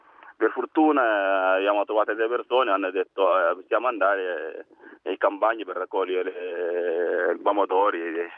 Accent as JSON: {"language": "Italian", "region": "Darfur", "country": "Sudan", "second_language": "Italian", "moved": "yes", "lives_now": "Rome, Italy", "said": "sono rifugiato politico, vengo dal Sudan e dal Darfur."}